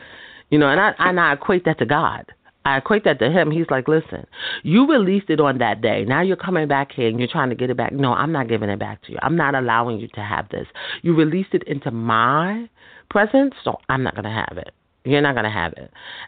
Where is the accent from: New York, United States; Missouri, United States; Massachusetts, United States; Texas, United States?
New York, United States; Bronx; because we are originally from the Bronx. Hey, and we're based in the Bronx.